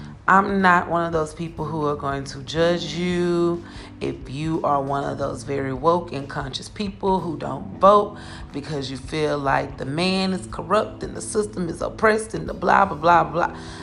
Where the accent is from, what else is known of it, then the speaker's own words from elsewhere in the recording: Texas, United States; Now, I will say this, in my home state of Texas